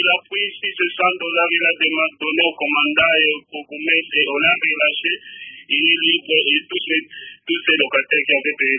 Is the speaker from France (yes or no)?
no; DR Congo; Pour cela, je voudrais te dire que non, ici chez nous au Congo, il y a un problème de rééducation.